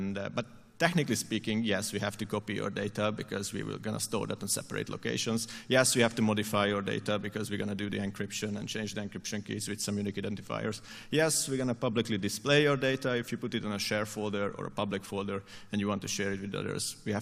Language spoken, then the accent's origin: English; Turin, Piedmont, Italy; English is a second language; from Torino.